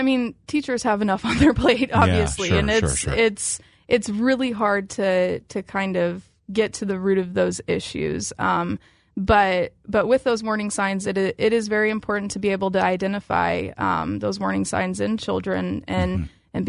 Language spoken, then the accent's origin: English; Knoxville, Tennessee, United States; I grew up in Knoxville, lived in Knoxville my whole life.